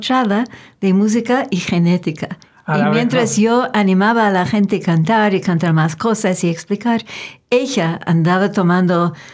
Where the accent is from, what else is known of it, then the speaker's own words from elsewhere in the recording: Montreal, Quebec, Canada; now in Toronto, Canada; Soy de Montreal, pero llevo mucho tiempo en Toronto.